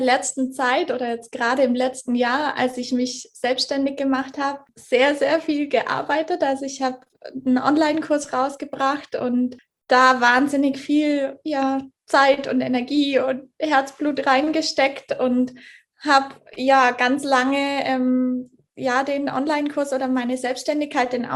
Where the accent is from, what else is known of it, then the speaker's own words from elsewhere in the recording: Nesselwang, Bavaria, Germany; now in Zurich, Switzerland; lebe sowohl in Deutschland als auch in der Schweiz, also in Deutschland im Allgäu. Bin ja dort aufgewachsen in Nesselwang und bin jetzt vor ein paar Jahren in die Schweiz gezogen, in Zürich und ja, bin aber immer mal wieder, also so ein bisschen am Pendeln an beiden Orten